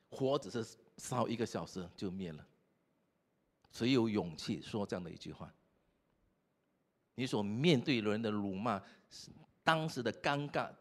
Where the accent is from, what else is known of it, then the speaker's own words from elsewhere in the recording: Singapore; 这个对我们新加坡人很难啊。为什么呢？我们新加坡人什么都要准备到好好